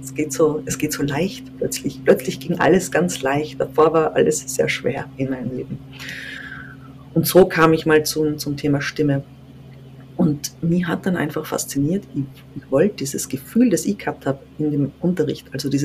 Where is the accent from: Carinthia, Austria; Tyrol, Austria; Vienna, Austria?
Tyrol, Austria; als Tiroler muss man Skifahren.